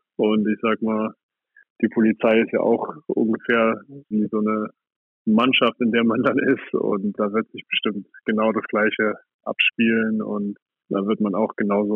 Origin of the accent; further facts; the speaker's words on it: Saarlouis, Saarland, Germany; Also ich komme aus Saarlouis, aus dem Saarland, und ich habe da das Handballspielen gelernt